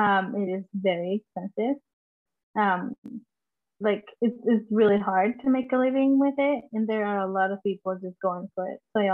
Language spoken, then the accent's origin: English; Costa Rica; someone won't know exactly where I'm from, just when I say I'm from Costa Rica.